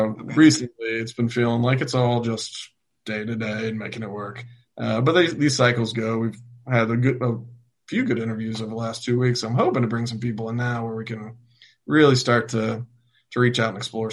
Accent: Memphis, Tennessee, United States; now in St. Petersburg, United States; No, actually, I'm from Memphis originally. Okay. I moved to St. Pete in 93.

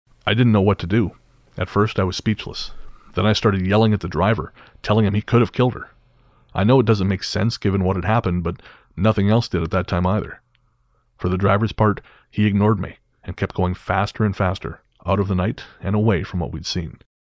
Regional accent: Pudukkottai, Tamil Nadu, India; now in Bangalore, India; Though I now live in Bangalore, I grew up in Pudukkottai district, in the Indian state of Tamil Nadu.

